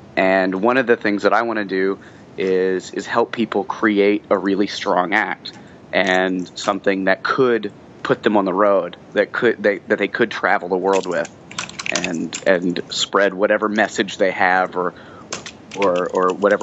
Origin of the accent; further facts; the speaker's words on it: West Virginia, United States; moved away; You know, I grew up in West Virginia. I decided I'm not going to do the normal thing. I'm going to be a performer.